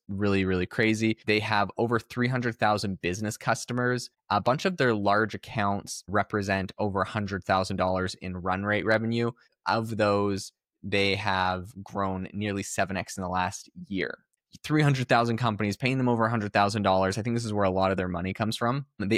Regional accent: Canada; as a Canadian

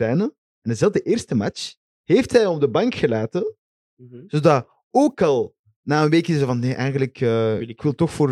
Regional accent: Belgium; Dus voor ons, voor wij als Belgen, uiteraard is dat spijtig.

